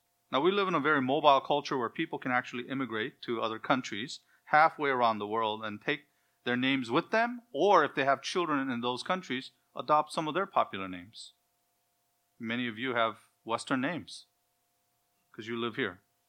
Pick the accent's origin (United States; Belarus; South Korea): South Korea; English is a second language; I grew up in South Korea, so I read the Korean Bible